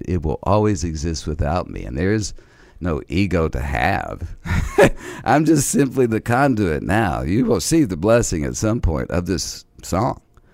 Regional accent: Tennessee, United States; born there; Because I was born in Tennessee, which is like an hour and a half throw from here, right? And this is where I've just always been, in this area.

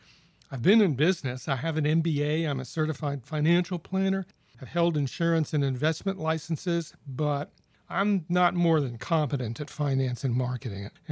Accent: Morristown, New Jersey, United States; moved away as an adult; also born or lived in New York City; now in Jacksonville, United States; I was born in New York City. I grew up in Morristown, New Jersey, near where my father grew up. I went to college in Boston, moved to California after college to become a rock and roll musician

